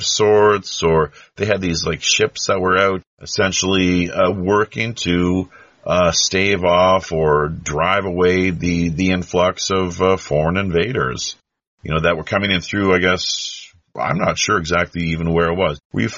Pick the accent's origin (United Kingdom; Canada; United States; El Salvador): Canada; moved away; Even from my standpoint here, living as a Canadian expat for the past 15 years